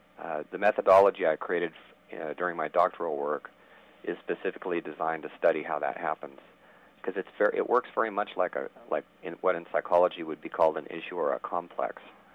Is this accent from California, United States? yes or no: yes; San Diego, California, United States; I was born in San Diego and I've traveled a bit, but have always lived in California.